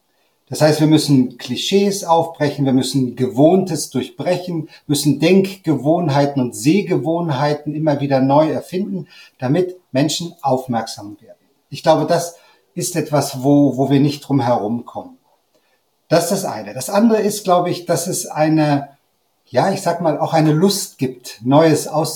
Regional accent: Hanover, Lower Saxony, Germany; also born or lived in Italy; now in Switzerland; Ich bin 54, bin Hannoveraner, das hört man ein bisschen. Seit 2017 in der Schweiz. Ich war vorher in Deutschland Pfarrer, dann mit der Familie 8 Jahre am Lago Maggiore in Italien.

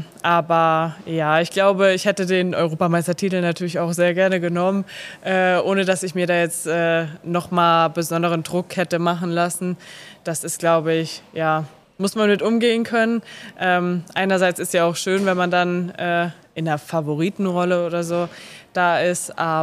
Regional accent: Siegen, North Rhine-Westphalia, Germany; Ich komme aus Siegen und so.

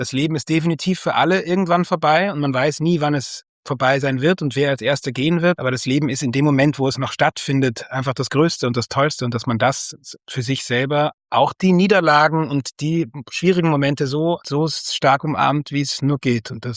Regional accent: Berlin, Germany; Ja, für mich ist ich bin in Berlin aufgewachsen.

